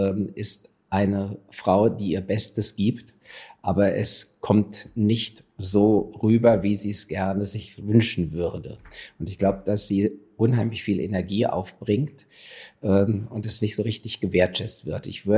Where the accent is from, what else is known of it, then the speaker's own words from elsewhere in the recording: Wiesbaden, Hesse, Germany; übernachte dann in Wiesbaden und genieße dann einfach nochmal meine Heimatstadt